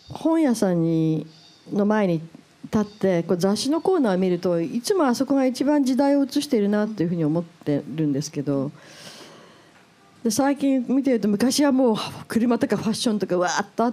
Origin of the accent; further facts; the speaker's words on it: Tokyo, Japan; 私もまあ東京で生まれて育ってるんであれなんですけど